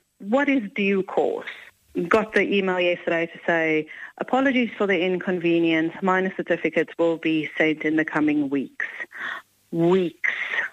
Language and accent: English; South Africa; We're from South Africa.